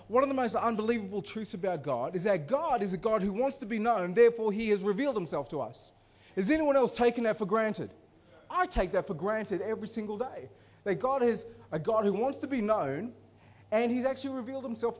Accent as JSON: {"language": "English", "town": "Armadale", "region": "Western Australia", "country": "Australia", "said": "Okay, I'm from Armidale. It's like the ghetto of Perth."}